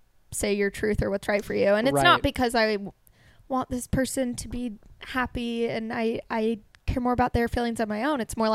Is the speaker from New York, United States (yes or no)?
no; Seattle, Washington, United States; Basically, I was born and grew up outside of Seattle in a suburb, and parents split when I was three.